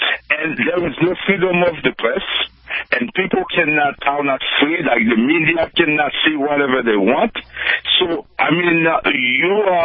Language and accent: English; Haiti; English is a second language; moved away as an adult; now in United States; of course, you know, from my home country, Haiti.